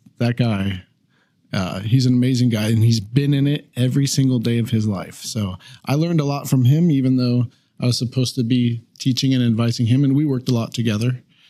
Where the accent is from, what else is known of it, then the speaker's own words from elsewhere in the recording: Lakewood, Washington, United States; So I grew up in Lakewood, Washington, just right outside the gate here.